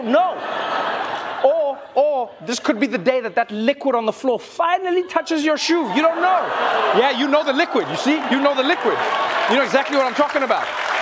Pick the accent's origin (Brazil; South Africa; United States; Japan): South Africa; And as a South African, I was like, this is crazy.